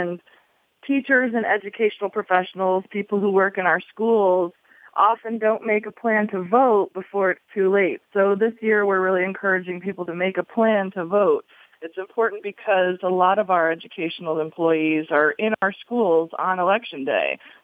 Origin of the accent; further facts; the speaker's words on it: Fairfax, Virginia, United States; because I'm definitely from Fairfax, Virginia.